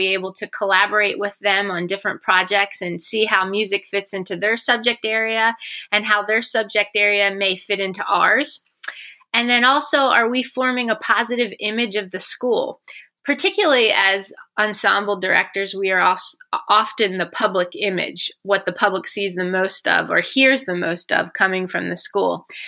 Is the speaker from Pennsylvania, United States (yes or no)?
yes; Pennsylvania, United States; Sure. So I grew up in Pennsylvania, where my father was my elementary and high school band director, and that inspired me to become a music teacher, specifically a band director.